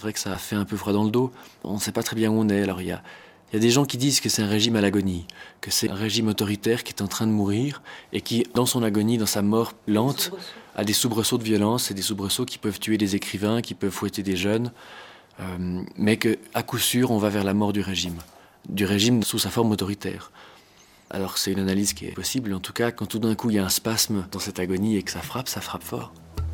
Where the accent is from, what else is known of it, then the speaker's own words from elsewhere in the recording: Switzerland; Quand on vient de Suisse et qu'on a vu comment c'est difficile en Suisse de changer la constitution